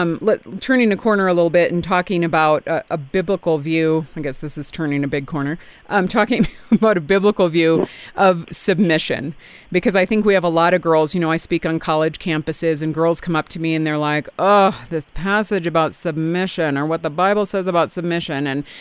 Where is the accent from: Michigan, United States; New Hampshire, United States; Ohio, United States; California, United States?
California, United States; I grew up in the California public schools, assumed that marriage would be in my future